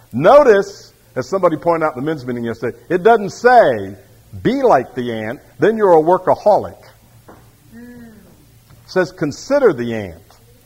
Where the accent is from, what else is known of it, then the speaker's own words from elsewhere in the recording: Florida, United States; now in California, United States; But when I grew up in Florida, they used to be huge anthills.